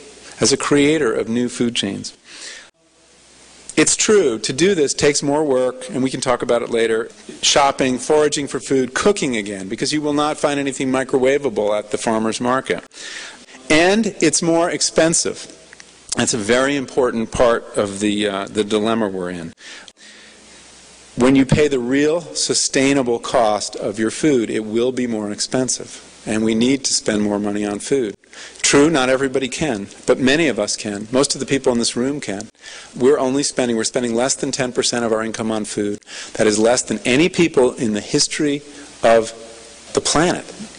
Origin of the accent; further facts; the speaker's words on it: New England, United States; I'm from New England, and I tried very hard to eat locally there, and there is a lot you can do for half the year.